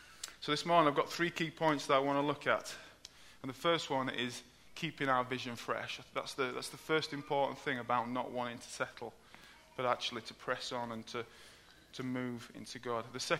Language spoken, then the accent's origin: English; Yorkshire and the Humber, United Kingdom; Obviously, I'm a Yorkshireman.